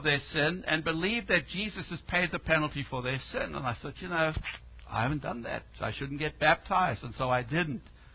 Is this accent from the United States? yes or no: no; South Africa; I remember as a young teenager growing up in South Africa